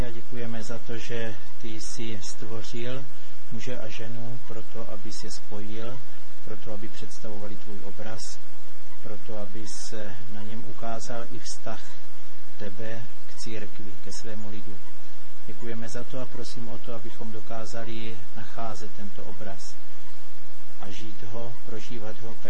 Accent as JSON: {"language": "Czech", "town": "Brno", "region": "South Moravian Region", "country": "Czechia", "said": "jsme z Brna, z Církve Bratrské."}